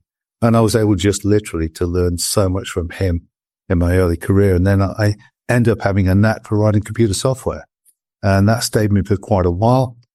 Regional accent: Derby, East Midlands, United Kingdom; as I was born and raised in Derby

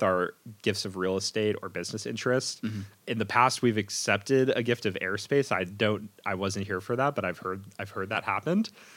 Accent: Portland, United States; born there; So I was born in Portland here.

